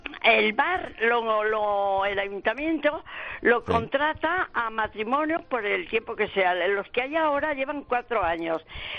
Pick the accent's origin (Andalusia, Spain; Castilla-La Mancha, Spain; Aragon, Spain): Aragon, Spain; La Llana; now in Madrid, Spain; Mi pueblo es un pueblo pequeño, pero muy lindo. Está entre Sádaba y un castillo, en la región de las Cinco Villas.